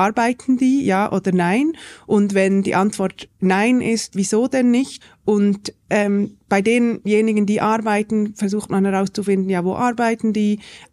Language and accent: German; Switzerland; bei uns in der Schweiz ist es ja genau umgekehrt.